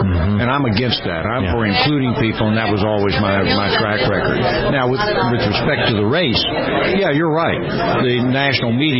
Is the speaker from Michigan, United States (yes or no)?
no; Richmond, Virginia, United States; Well, I grew up in Richmond.